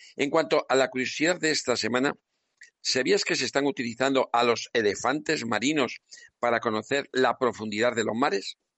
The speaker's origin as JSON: {"language": "Spanish", "town": "León", "region": "Castile and León", "country": "Spain", "said": "Que León, mi tierra, que es la catedral de las truchas Fario, no creo que sea noticia."}